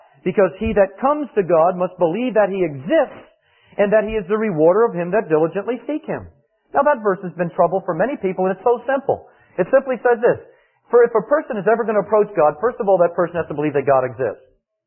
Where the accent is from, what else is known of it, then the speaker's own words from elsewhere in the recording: Danville, Virginia, United States; like a lot of people do in my hometown of Danville, Virginia, this Southern preachers